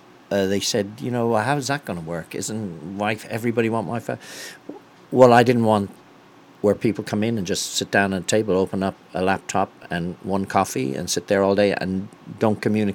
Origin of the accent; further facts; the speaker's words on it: LaGrange, Illinois, United States; we're LaGrange, Illinois, and I said, I'm from LaGrange